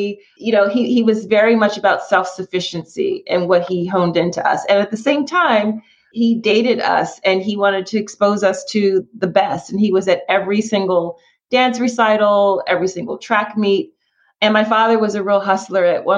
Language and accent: English; Philadelphia, Pennsylvania, United States; So I grew up in Philly, a real urban kid.